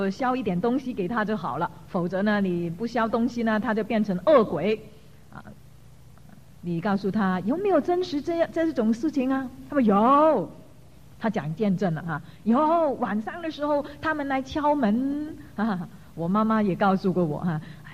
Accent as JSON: {"language": "Chinese", "country": "China", "said": "我们中国人"}